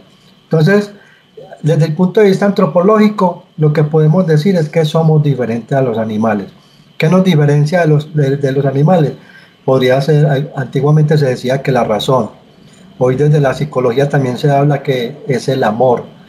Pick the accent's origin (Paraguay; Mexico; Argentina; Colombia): Colombia; No existe una Colombia, sino que existimos nosotros como colombianos.